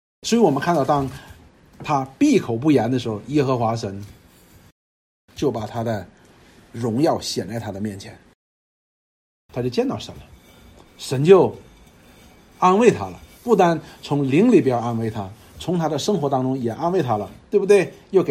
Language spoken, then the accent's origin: Chinese; China; 这句话基本上按我们中国人的翻译过来是什么意思呢？